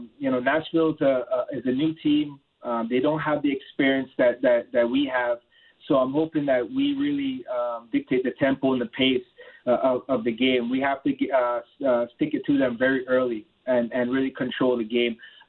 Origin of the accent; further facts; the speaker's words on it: Ontario, Canada; playing all levels of my development here in Ontario and playing for the national team